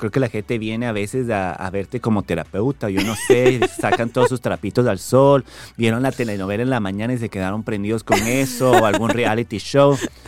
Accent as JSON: {"language": "Spanish", "country": "Ecuador", "moved": "yes", "lives_now": "Miami, United States", "said": "soy originalmente de Ecuador, vivo aquí en Miami hace bastante tiempo, como hace 8 años"}